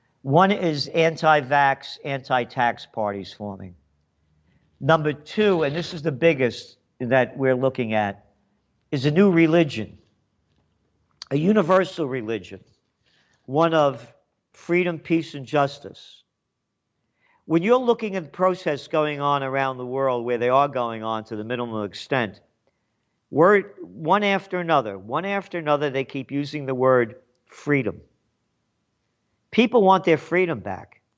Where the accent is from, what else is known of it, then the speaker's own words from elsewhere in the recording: United States; It's again, I'm an American.